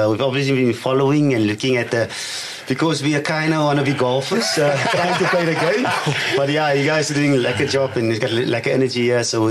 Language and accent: English; Wellington, Western Cape, South Africa; To start off, I'm from Wellington. I was born and raised in Wellington.